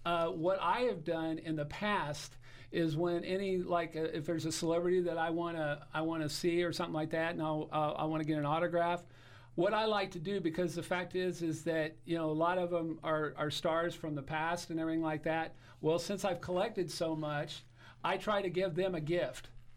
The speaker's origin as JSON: {"language": "English", "town": "Indianapolis", "region": "Indiana", "country": "United States", "said": "Well, because I am from Indianapolis, and I'm really proud of our state"}